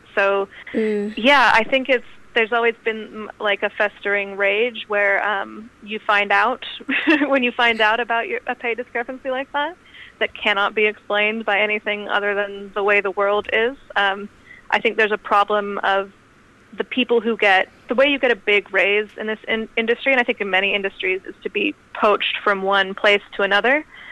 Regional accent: California, United States; also born or lived in London; I was born in London, but I grew up in California. Aye. But then I came back to the UK to do grad school and to start my career, and now I've only just moved back to the US.

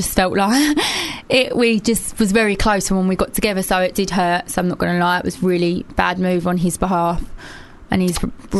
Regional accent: London, United Kingdom; I'm originally from North London, so like Caledonian Road.

